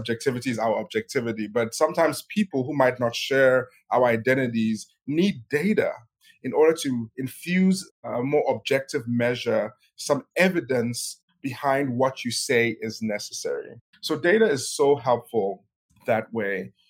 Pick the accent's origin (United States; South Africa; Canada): South Africa; also born or lived in Nigeria; My background is such that I grew up in South Africa, but my family hails from the Congo. I was born in Nigeria.